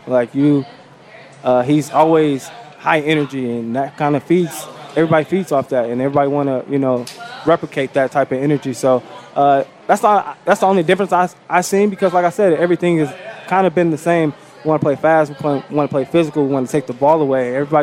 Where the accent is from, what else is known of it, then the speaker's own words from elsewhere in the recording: Detroit, Michigan, United States; now in Buffalo, United States; Just trying to get back to the community here in my hometown in Buffalo. I mean, Detroit.